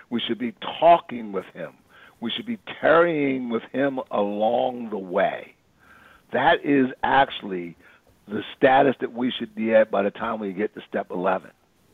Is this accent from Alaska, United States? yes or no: no; Philadelphia, Pennsylvania, United States; I'm from Philadelphia. and when I was young, it was gang wars.